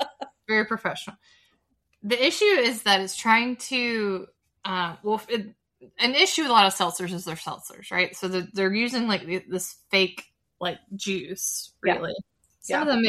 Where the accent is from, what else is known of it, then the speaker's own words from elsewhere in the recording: the South, United States; accent: super southern; My accent really comes